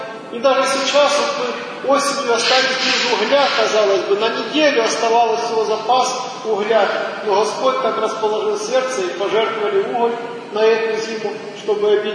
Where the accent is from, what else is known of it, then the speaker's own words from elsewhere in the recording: Don, Russia; случай, который произошел в нашем селе, откуда я родом. Наше село стоит на Дону